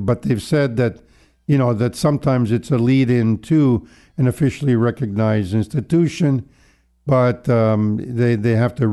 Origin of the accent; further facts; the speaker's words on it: Canada; Since we're all Canadian, we all like to talk about the weather.